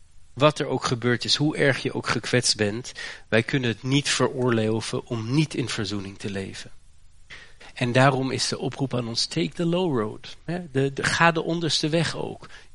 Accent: Haarlem, North Holland, Netherlands; born there; Corrie ten Boom is een van de Nederlandse helden, geboren en getogen in Haarlem. Mijn geboortestad ook.

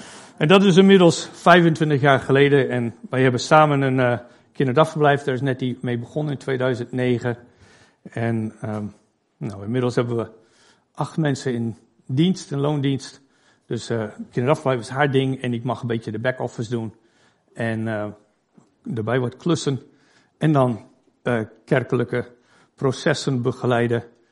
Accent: Canada; Ik ben kwart Fries. Ik ben in Canada geboren en opgegroeid.

